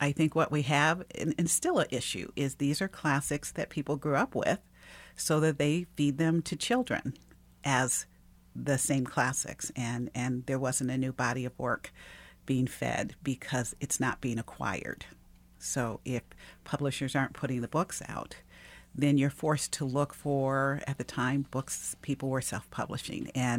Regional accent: Cleveland, Ohio, United States; In fact, I grew up in Cleveland, and they have the most amazing downtown library.

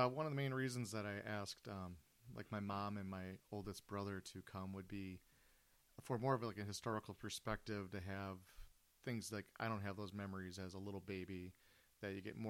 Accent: Milwaukee, Wisconsin, United States; I'm 47, and I'm from Milwaukee, Wisconsin, and I've been coming up to Holiday Acres since 1972 with my family and friends.

